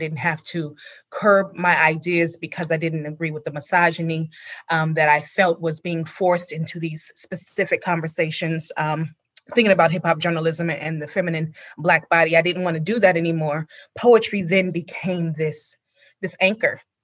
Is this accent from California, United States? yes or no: yes; California, United States; my own childhood memories growing up in California.